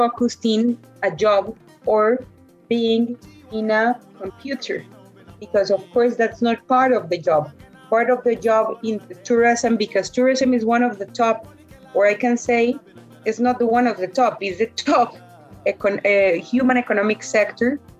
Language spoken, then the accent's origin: English; Colombia; English is a second language; My second passion is, of course, my hometown, Colombia. Colombia, to me, it's an amazing country